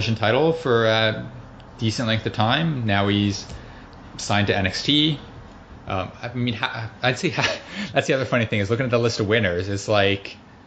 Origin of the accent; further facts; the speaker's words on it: Oshawa, Ontario, Canada; he's from my hometown of Oshawa, Ontario, Canada.